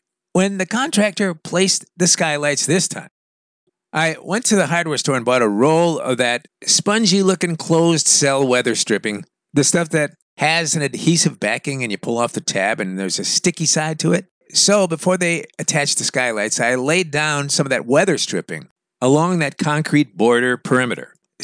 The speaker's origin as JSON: {"language": "English", "town": "Chicago", "region": "Illinois", "country": "United States", "tie": "born or raised there", "said": "why does it take some gringo born and raised in Chicago to figure out a cheap and dirty solution to an age-old problem"}